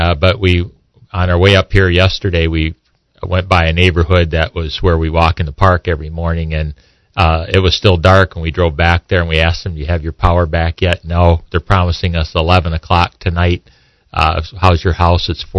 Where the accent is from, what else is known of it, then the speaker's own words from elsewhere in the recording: Philadelphia, Pennsylvania, United States; Well, I come from a well-known city called Philadelphia.